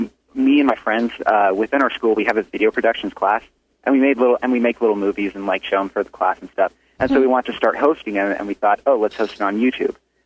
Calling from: Enumclaw, Washington, United States; I'm calling from Enumclaw, Washington.

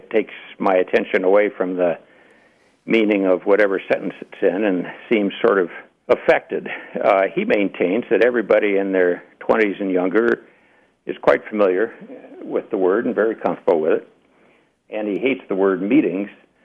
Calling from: Billings, Montana, United States; from Billings, Montana.

